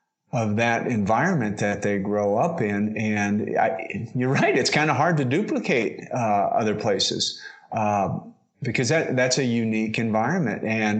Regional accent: Wyoming, United States; I grew up in Wyoming, but I certainly didn't grow up on a farm or a ranch.

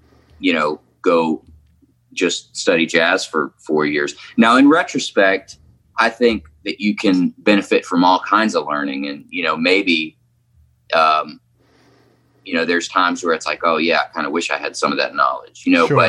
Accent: the South, United States; I grew up, growing up in the South, you know, it's not always around the most open-minded people all the time.

